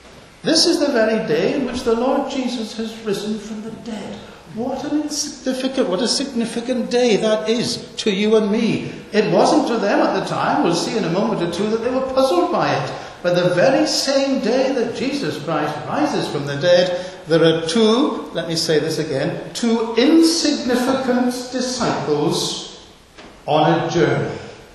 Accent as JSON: {"language": "English", "region": "Wales", "country": "United Kingdom", "said": "Now, I'm a Welshman."}